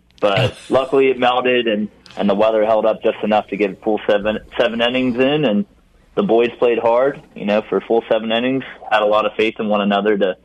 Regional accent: East Coast, United States; I know I had the opportunity growing up on the East Coast where we took a spring break trip down to North Carolina

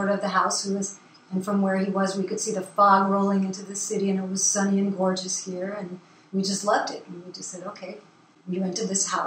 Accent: New York, United States; also born or lived in Portland / San Francisco / Oakland; now in Brisbane, United States; Well, I grew up in New York, near New York City, and then I lived in Portland, Oregon for a little while, and in 1973, I moved to the Bay Area.

